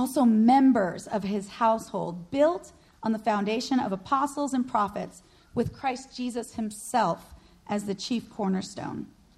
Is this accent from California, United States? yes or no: no; Long Island, New York, United States; But I grew up on Long Island, and I felt like, wow, you know, I'm a New Yorker, and I'm an American